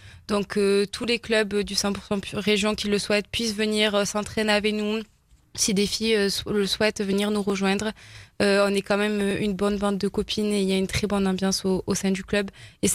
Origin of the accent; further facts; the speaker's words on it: Millau, Occitanie, France; Moi j'étais en 5e, j'avais 11 ans. Donc moi je suis aveyronnaise, je suis de Millau.